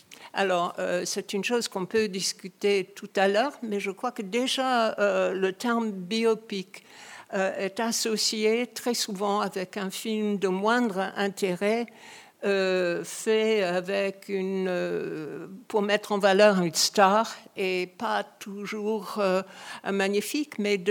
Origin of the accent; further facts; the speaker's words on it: United States; French is a second language; Et je suis américaine